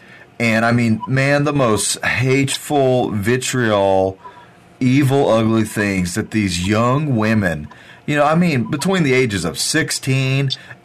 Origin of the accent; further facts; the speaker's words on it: United States; To me, as an American, and I'll sound a little patriotic when I say this, to me as an American